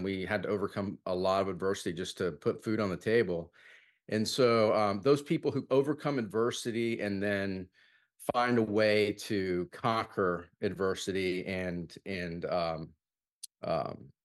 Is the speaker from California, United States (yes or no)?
no; Corpus Christi, Texas, United States; So, you know, I grew up in Corpus Christi, Texas